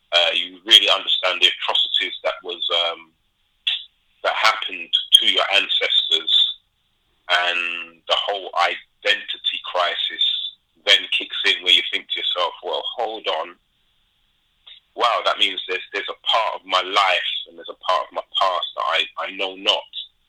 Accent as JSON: {"language": "English", "region": "London", "country": "United Kingdom", "tie": "born or raised there", "said": "where I was born in London, which is in the London Borough of Brent, so northwest London, that is my first experience of multiculturalism. So, you know, I grew up in a place called Kilburn, which had a strong African-Caribbean community and also a strong Irish community as well."}